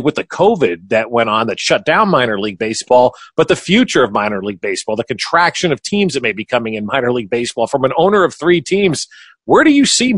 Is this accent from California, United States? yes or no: no; New Jersey, United States; I remember, you know, just growing up in New Jersey as a Yankee fan my whole life